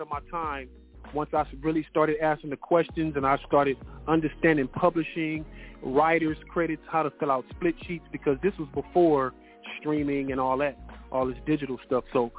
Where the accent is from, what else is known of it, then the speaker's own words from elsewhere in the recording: Los Angeles, California, United States; man, I grew up in South Central, man, on the west side. I grew up on Slauson and Dinker, man.